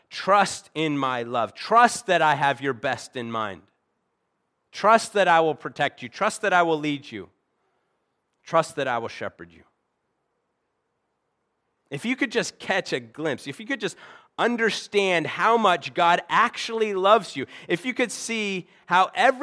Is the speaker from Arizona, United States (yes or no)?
yes; Arizona, United States; now in Pennsylvania, United States; You know, I'm from Arizona. That's home. I'd actually probably say now Pennsylvania is more my home. I've lived here more years than I lived in Arizona.